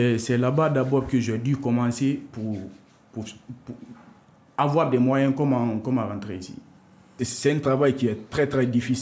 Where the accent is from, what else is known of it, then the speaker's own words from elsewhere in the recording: Guinea; Je suis d'origine guinéenne, voilà. Et je viens de la Guinée-Conakry.